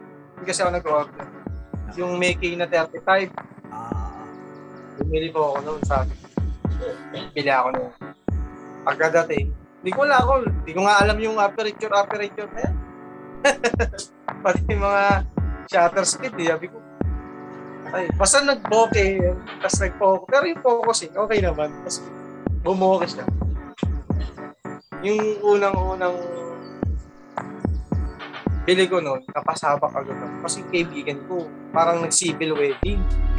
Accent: Caloocan, Metro Manila, Philippines; From Caloocan po ako sa Bagong City. Siyempre, may trabaho po. 29 years old na rin.

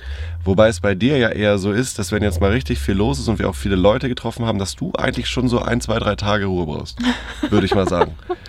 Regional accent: Schleswig-Holstein, Germany; also wir kommen ja aus Schleswig-Holstein, also das Meer ist nicht so weit weg gewesen

